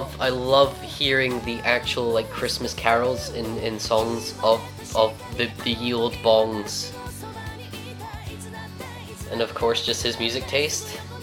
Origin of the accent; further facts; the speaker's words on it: Scotland, United Kingdom; I'm from Scotland, which is technically not Britain.